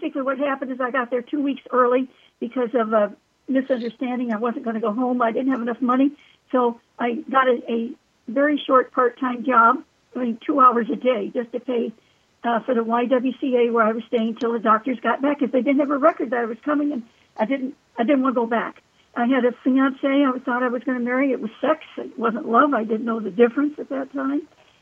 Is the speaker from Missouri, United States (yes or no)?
no; Florida, United States; Well, wait a minute. I came from Florida.